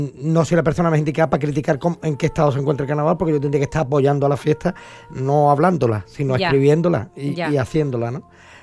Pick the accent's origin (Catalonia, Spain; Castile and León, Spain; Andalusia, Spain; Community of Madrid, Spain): Andalusia, Spain; Cádiz; Somos de Cádiz.